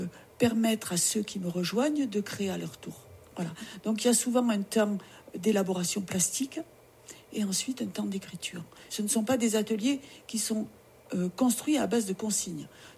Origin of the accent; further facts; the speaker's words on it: Provence-Alpes-Côte d'Azur, France; je suis native des Alpes de Haute-Provence. J'ai passé beaucoup de temps avec des gens très aimants dans les Hautes-Alpes. Et maintenant, je vis ailleurs, mais voilà, je viens régulièrement.